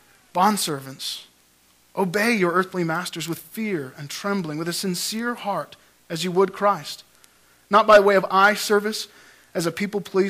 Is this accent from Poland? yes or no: no; Cold Lake, Alberta, Canada; Well, I grew up in Cold Lake, which from what I gather isn't too much different from Rocky Mountain House. It's an oil field town